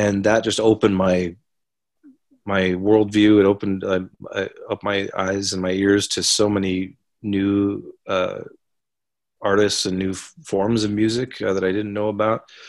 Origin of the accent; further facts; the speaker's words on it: London, Ontario, Canada; I grew up in London, Ontario, and London is kind of a sort of like an old money, like relatively conservative town. I mean, it's like the insurance capital of Canada